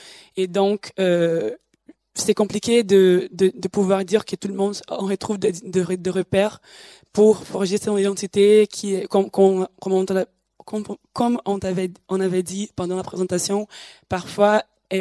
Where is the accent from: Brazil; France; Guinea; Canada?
Brazil; French is a second language; Moi, particulièrement, je viens du Brésil